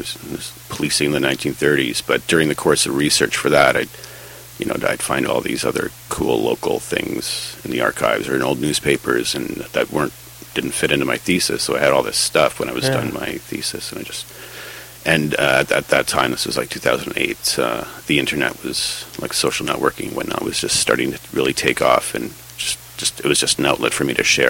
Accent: Ontario, Canada; now in Vancouver, Canada; I grew up in Ontario, but I've been here for 20 years now, so I feel like a Vancouverite now.

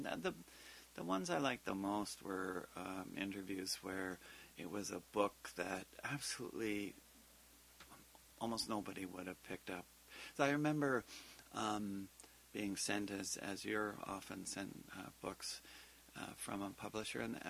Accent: Ottawa, Ontario, Canada; now in Vancouver, Canada; I'm originally from Ottawa, but Vancouver had become home

